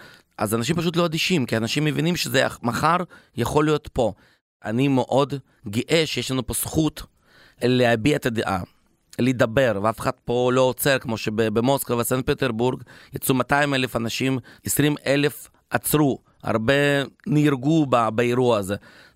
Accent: Ukraine; now in Israel; עליתי ב-2002, יש לי שם משפחה, ויש לי חברים, ואני מקבל דיווחים שכולם תחת אש, ובעיר שנולדתי וגדלתי, יש דגל של רוסיה, הם כבשו את העיר

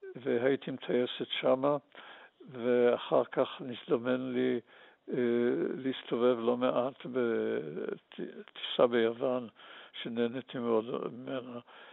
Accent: Tel Aviv, Tel Aviv District, Israel; גדלתי בתל אביב, למדתי בגימנסיה הרצליה.

